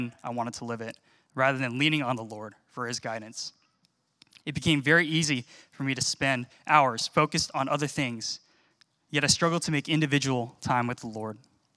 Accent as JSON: {"language": "English", "town": "Seattle", "region": "Washington", "country": "United States", "tie": "born or raised there", "said": "I was born and raised in Seattle, went to undergrad in Seattle, went to church in Seattle, and moved to the area about a year and a half ago"}